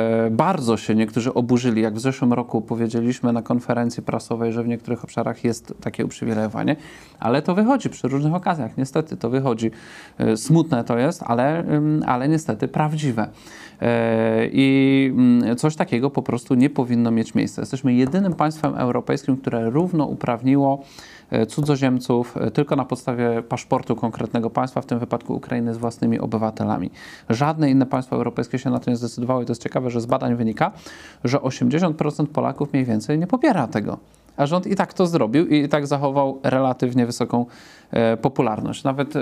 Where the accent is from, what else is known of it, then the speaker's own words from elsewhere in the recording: Lubusz Voivodeship, Poland; Jeden z takich ośrodków moich rodzinnych stron w województwie lubuskim jest na zamkniętym poligonie.